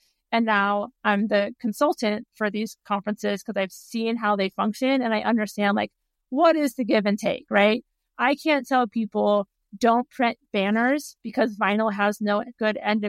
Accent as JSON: {"language": "English", "region": "California", "country": "United States", "tie": "born or raised there", "said": "I grew up in California, and she took us to like a beach cleanup, and she was like super hippie."}